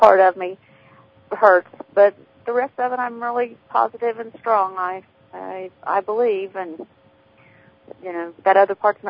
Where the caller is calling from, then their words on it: California, United States; California.